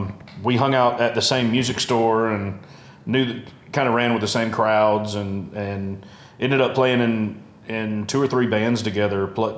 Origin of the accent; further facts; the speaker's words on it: Georgia, United States; I call it Southern Fried Blues Rock because it's, you know, we're all from the South Georgia.